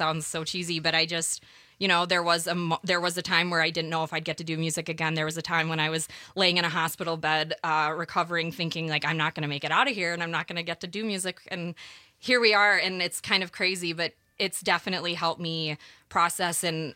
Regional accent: Scotland, United Kingdom; born there; I was born in Scotland.

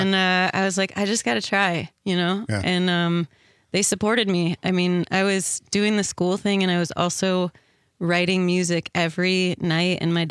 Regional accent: Fort Atkinson, Wisconsin, United States; I'm actually from Fort Atkinson.

